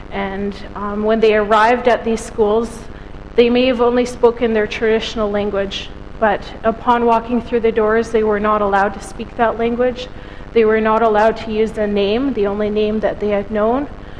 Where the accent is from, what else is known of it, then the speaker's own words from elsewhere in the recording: North Vancouver, British Columbia, Canada; I am First Nations from the Squamish Nation, which is in North Vancouver, and their traditional territory, our traditional territory, runs up through the Squamish and Iloho Valleys right from North Vancouver.